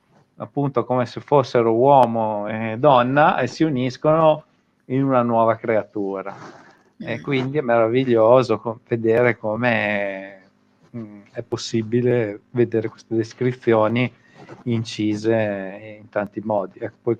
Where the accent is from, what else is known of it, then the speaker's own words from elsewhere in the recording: Lizzano in Belvedere, Emilia-Romagna, Italy; Questo qua siamo dalle mie parti, siamo a Lizzano in Belvedere, all'interno di un bellissimo torrente selvaggio.